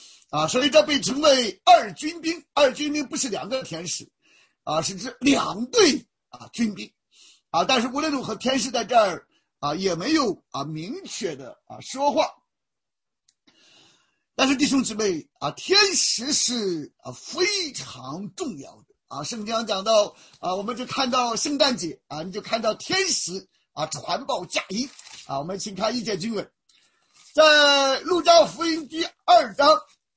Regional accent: Shandong, China; 在中国，像我在草根阶层长大啊，小的时候逃犯啊，在村子里啊，到县城啊，到北京

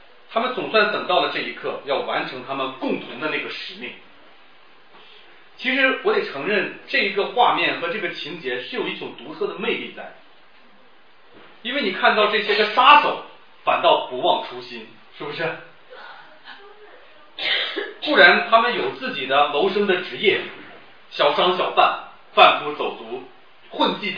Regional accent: Northeast China, China; accent: Northeastern Mandarin; 用咱们东北话说，是吧？

